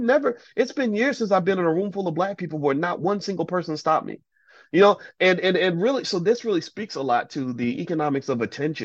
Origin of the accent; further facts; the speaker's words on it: Chicago, Illinois, United States; where I'm from Chicago, the dysfunction just seems to ooze out